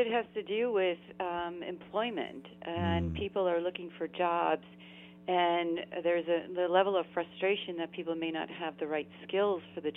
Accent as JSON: {"language": "English", "town": "Queens", "region": "New York", "country": "United States", "tie": "born or raised there", "said": "So I grew up in Queens and spent my school, you know, there. And I actually worked in Manhattan."}